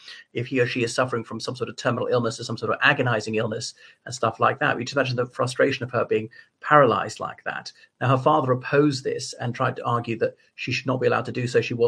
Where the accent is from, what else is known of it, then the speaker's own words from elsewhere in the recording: Ireland; from Ireland.